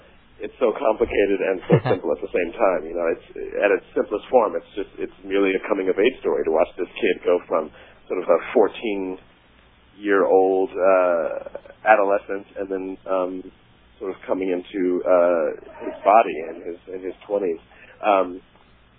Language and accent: English; Germany; I grew up in Germany. The kid goes to Germany and play. And I spent a good amount of my years in Germany. My dad was in the military. So I did travel quite a bit.